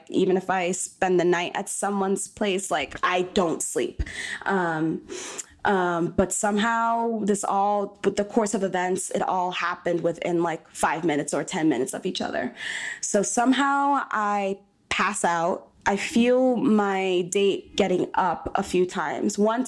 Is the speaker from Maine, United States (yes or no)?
no; New York, United States; at least for me, because I'm a New Yorker.